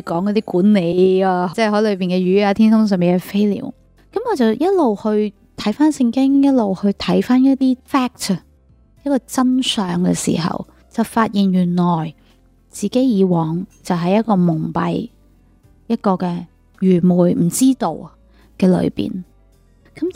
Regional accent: Hong Kong; 其实即是我们香港人就说养个小朋友要400万

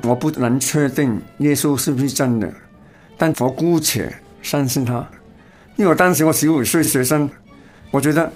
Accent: Hong Kong; 那时我才15岁，在中学里面读初三、其实我从小也在香港一些基督教学校读书

